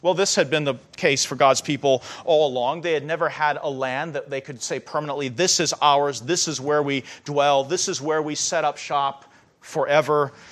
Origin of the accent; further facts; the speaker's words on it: California, United States; I'm from California. That's ancient.